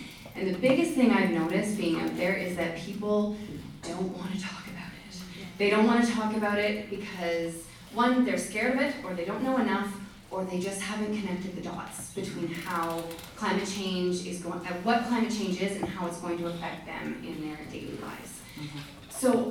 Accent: Guelph, Ontario, Canada; I'm from Guelph.

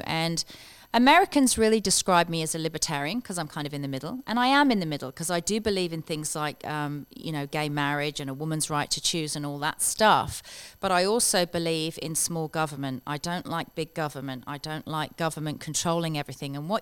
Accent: United Kingdom; I wasn't allowed to vote because I'm British

